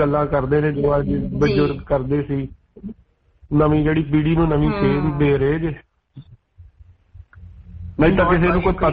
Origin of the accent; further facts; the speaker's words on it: Vairo Nangal, Punjab, India; ਮੈਂ ਜ਼ਿਲ੍ਹਾ ਗੁਰਦਾਸਪੁਰ ਤੋਂ ਵੈਸੇ ਮੇਰਾ ਪਿੰਡ ਬਟਾਲੇ ਦੇ ਨਜ਼ਦੀਕ ਆ ਵੈਰੋ ਨੰਗਲ ਮੇਰਾ ਪਿੰਡ ਆ ਜੀ ਮਹਿਤਾ ਚੌਂਕ ਦੇ ਨਜ਼ਦੀਕ